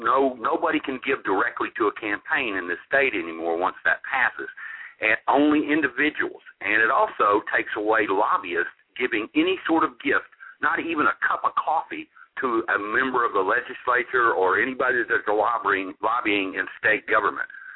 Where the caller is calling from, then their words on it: Little Rock, Arkansas, United States; Hi, this is … in Little Rock.